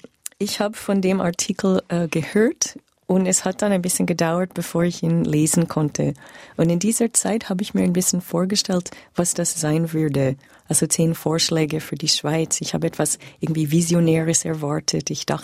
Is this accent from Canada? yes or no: yes; Canada; Aber ich muss sagen, als Kanadierin kommt mir das auch sehr bekannt vor